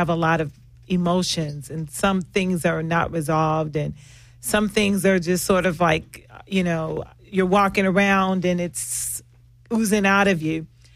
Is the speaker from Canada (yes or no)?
no; Los Angeles, California, United States; I grew up in South Central and Watts.